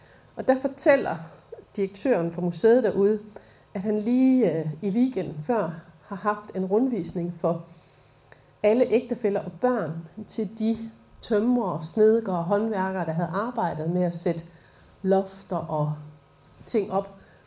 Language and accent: Danish; Kroager, Region of Southern Denmark, Denmark; jeg er født og opvokset i Kroager. Så det er jo egentlig ikke så langt derfra.